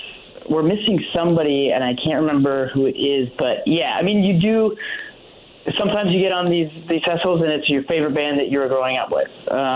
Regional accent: Canada; to just outside of the city, then back in the city.

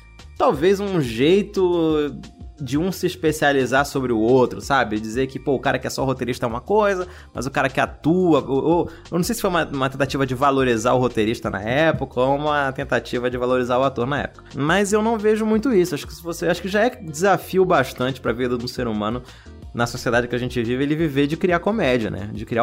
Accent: Pará, Brazil; o sentimento de deslocamento que eu sempre tive, de ser do Pará

